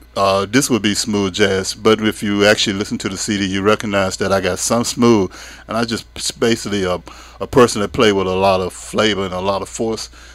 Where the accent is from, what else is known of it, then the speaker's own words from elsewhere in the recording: Florence, Alabama, United States; Well, I'm from Florence because I went to Burl Slater for my high school, W.C. Handy for my elementary school.